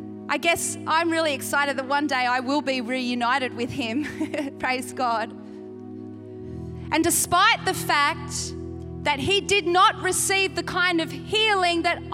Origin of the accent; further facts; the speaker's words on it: Australia; I am standing up here as an Australian girl who loves Jesus